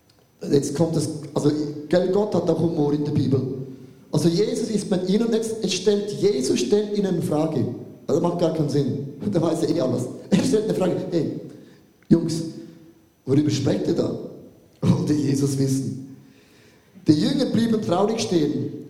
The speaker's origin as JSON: {"language": "German", "country": "Switzerland", "said": "habe ich gemerkt, ja, wir sind alle Schweizer."}